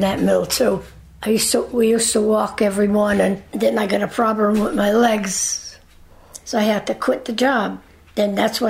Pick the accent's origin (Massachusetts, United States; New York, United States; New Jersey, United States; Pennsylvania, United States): Massachusetts, United States; Fall River; born there; 11-5-28, and I was born in Fall River. Was it Everett Street?